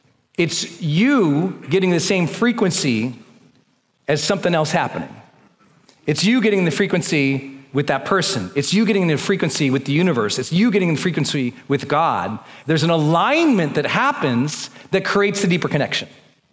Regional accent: Montana, United States; I'm from Montana. When you go up in the mountains, you commit to the hunt.

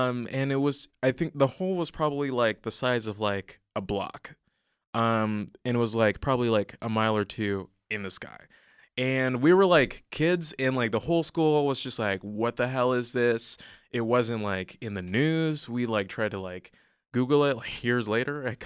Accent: Los Angeles, California, United States; Yes, Ladera, Los Angeles. You know, not super far from the airport.

